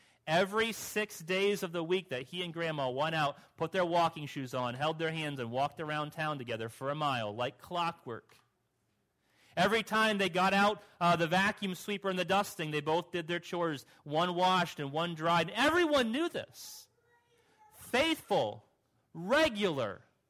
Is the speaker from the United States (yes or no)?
yes; United States; born there; I'm an American. I'm born in America, not just moved. I have the real passport. I was born in America. Made in the USA.